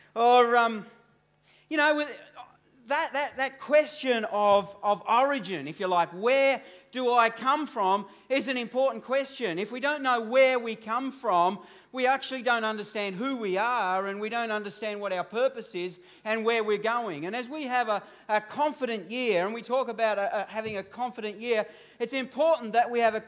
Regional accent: Australia; But for me, no, I'm just an Aussie bloke.

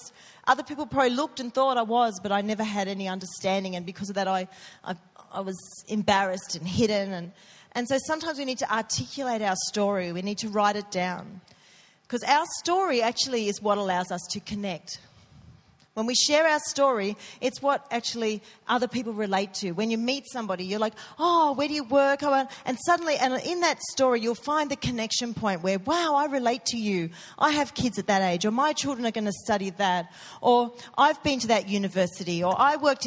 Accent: Sydney, New South Wales, Australia; I grew up in Sydney, which I mentioned to you, and I went to a school on the North Shore, but I lived out more in the west, in the rural area.

